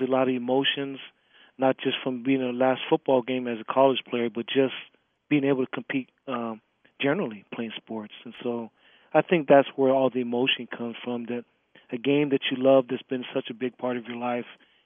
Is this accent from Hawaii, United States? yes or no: yes; Hawaii, United States; I'm from the North Shore, and so I just stay on the beach there with my shorts and flip-flops and don't even come to town or to Waikiki.